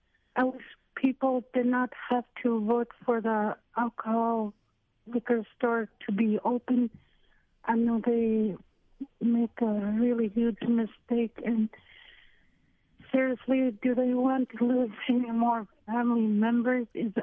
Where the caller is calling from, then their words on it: Anchorage, Alaska, United States; I come not anonymous, but … I'm calling from Anchorage.